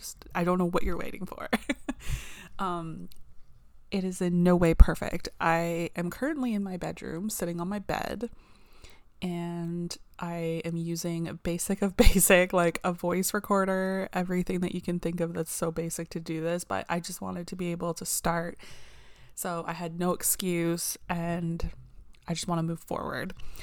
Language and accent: English; Ontario, Canada; But I'm from Canada, Ontario. Currently, I'm about an hour and a half, roughly we'll say 2 hours away from Toronto. But where I actually am from, I'm about like 6 to 7 hours away.